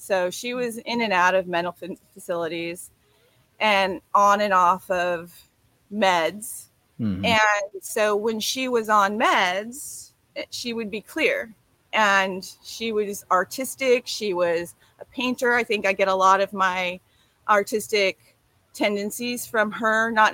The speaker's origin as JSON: {"language": "English", "town": "San Leandro", "region": "California", "country": "United States", "tie": "born there", "said": "And I was born in Bay Area, San Leandro."}